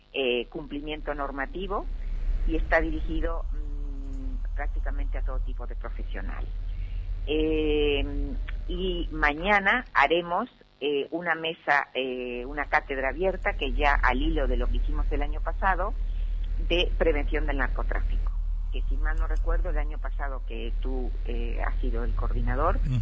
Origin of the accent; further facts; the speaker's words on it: Argentina; born there; Otra vez por Argentina y otra vez, por supuesto, a mi ciudad natal, como digo yo.